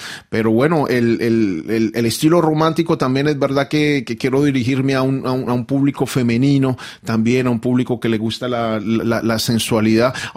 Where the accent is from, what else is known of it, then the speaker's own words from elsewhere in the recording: Colombia; born there; yo nací en Colombia, llevo Colombia en mis venas, en la sangre, pero también me siento francés, también me siento un poquito portugués, también me siento un poquito español.